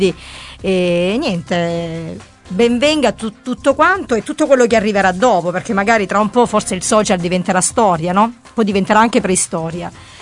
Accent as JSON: {"language": "Italian", "town": "Oria", "region": "Apulia", "country": "Italy", "said": "Tra l'altro sono di Oria, per cui conosciamo benissimo le competizioni tra Oria e Francavilla."}